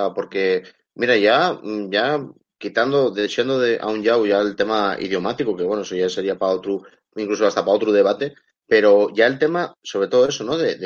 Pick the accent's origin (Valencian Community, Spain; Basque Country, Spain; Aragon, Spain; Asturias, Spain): Asturias, Spain; Langreo; yo soy, por ejemplo, de Llangreu, no puedo pretender falar asturiano igual que uno que lleve, pues eso, ¿no?